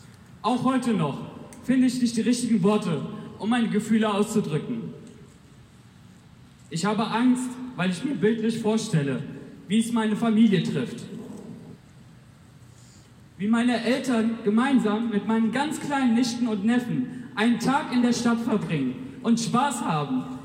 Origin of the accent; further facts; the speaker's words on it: Turkey; Wie man es aus meinem Namen vielleicht schon hören kann, bin ich Türke.